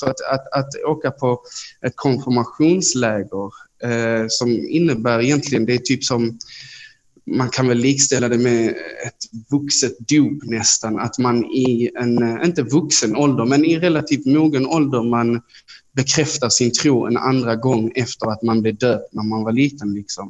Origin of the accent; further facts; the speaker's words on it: Malmö, Skåne, Sweden; Ja, alltså jag är född och uppvuxen i Malmö. Jag har bott i Malmö i största delen av mitt liv.